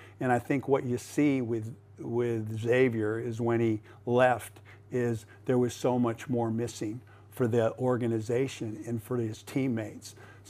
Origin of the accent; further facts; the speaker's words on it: United States; now in Australia; Well, I come from the States, LA, New York, you know, and I know what that is.